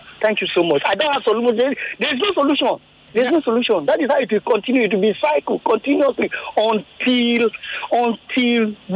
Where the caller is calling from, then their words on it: Ikoyi, Lagos, Nigeria; I'm calling from Ikoyi.